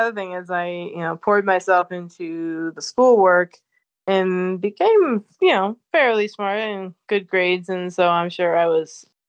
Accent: Connecticut, United States; born there; I was born in Connecticut, and the first of my brain tumors was discovered when I was 9 months old.

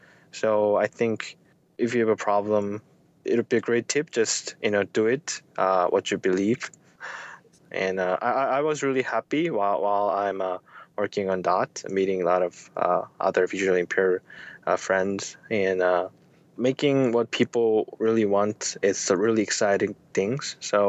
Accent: South Korea; moved away as an adult; I'm from South Korea. I graduated high school in South Korea, and then I went to the University of Washington in Seattle.

